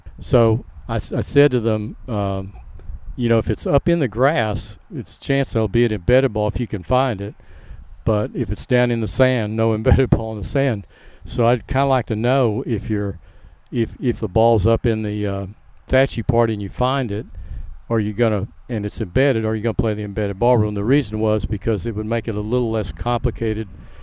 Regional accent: Oklahoma City, Oklahoma, United States; he was pretty close to where I grew up over in Oklahoma City.

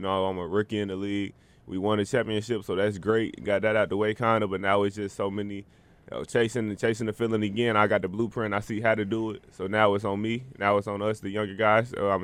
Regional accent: Arkansas, United States; because, you know, I'm from Arkansas. We don't got a team here.

